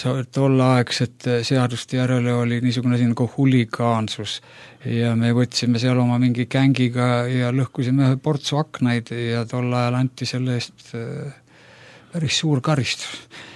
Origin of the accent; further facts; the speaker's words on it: Pärnu, Pärnu County, Estonia; Ma sündisin Pärnus ja õppisin siis, oli esimeses keskkoolis ja neljandas keskkoolis.